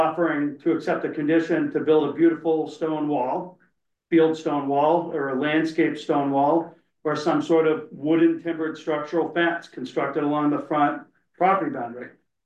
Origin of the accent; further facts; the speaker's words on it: Massachusetts, United States; I am from Massachusetts. I lived in the same house all my life.